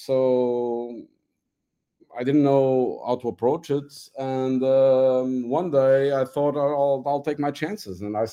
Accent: Madeira, Portugal; also born or lived in Lisbon; No, I'm a Madeiran. My families are from here. I was born in Lisbon, but that was just an accident because my parents were studying there at the time.

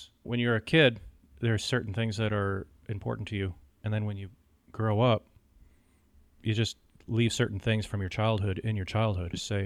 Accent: Minnesota, United States; For me, I was a big fan when I was a kid and I grew up in Minnesota.

